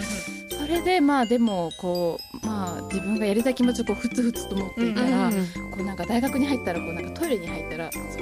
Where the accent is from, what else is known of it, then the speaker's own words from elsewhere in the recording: Kanagawa, Japan; also born or lived in Tokyo; 私はですね、はい、まあ、東京生まれ、